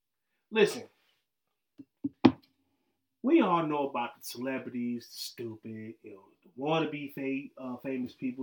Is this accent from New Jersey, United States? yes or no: yes; New Jersey, United States; Because I'm from Jersey and she's from Trinidad.